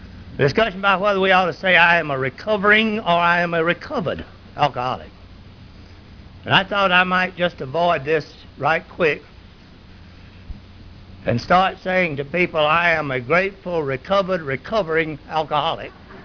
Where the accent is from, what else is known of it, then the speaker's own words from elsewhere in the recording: Columbus, Georgia, United States; also born or lived in Virginia / Newnan; I'm from Virginia. I was born in Newnan, raised in Columbus, and this is why I've been telling about Georgia people.